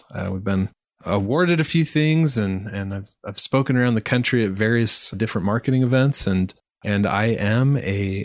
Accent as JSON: {"language": "English", "town": "Burley", "region": "Idaho", "country": "United States", "said": "Who am I? … from Burley, Idaho."}